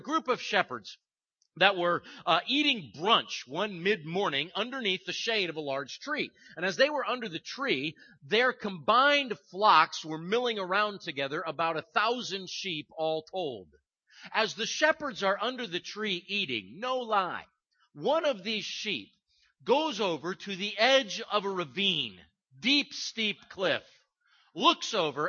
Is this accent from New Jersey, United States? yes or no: no; Iowa, United States; I grew up in Iowa and I was in 4-H.